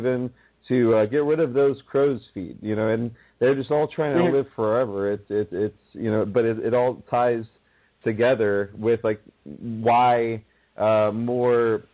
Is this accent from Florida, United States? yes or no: yes; Miami, Florida, United States; I mean, my background was, I grew up in Miami, and it's shenanigans down there.